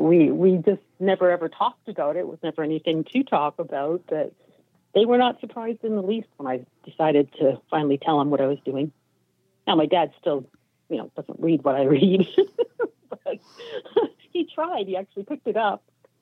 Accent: Canada; It's basically, I'm Canadian.

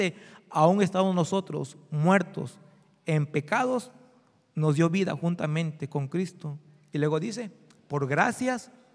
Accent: Veracruz, Mexico; Yo soy jarocho. De esa lengua larga que somos, ¿verdad? Bueno, no soy de Alvarado

